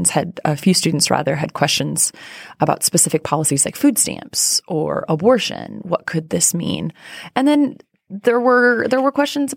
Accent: Iowa, United States; I grew up in Iowa, very rural Iowa.

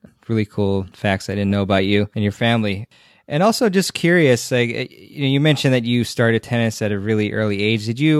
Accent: Maryland, United States; she is from Maryland, actually, which is my home state.

